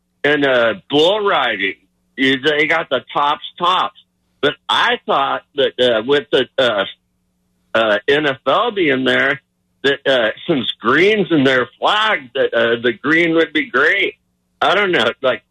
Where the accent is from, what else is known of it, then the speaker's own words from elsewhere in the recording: Oxnard, California, United States; born there; I am a Val for multiple years, but I was born in Oxnard.